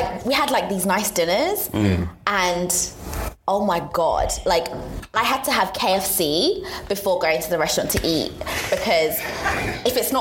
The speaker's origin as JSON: {"language": "English", "region": "Zanzibar", "country": "Tanzania", "said": "And I'm from Zanzibar, and I've never seen a book."}